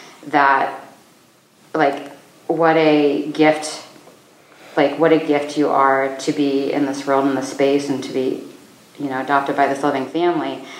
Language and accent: English; South Dakota, United States; also born or lived in Wyoming; I was literally like the only Asian person in the white world because I grew up in South Dakota and Wyoming.